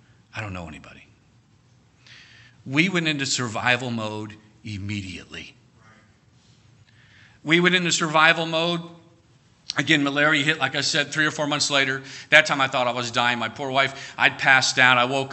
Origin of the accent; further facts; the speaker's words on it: Cleveland, Ohio, United States; I grew up in Cleveland, Ohio. All right, my dad was a rock and roll DJ. I did not grow up in a Christian home.